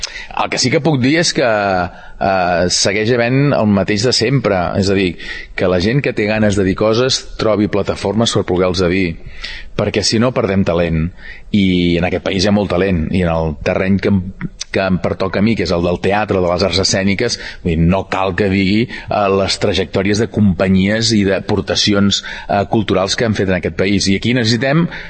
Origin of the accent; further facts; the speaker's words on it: Girona, Catalonia, Spain; com som els catalans, com som els de Girona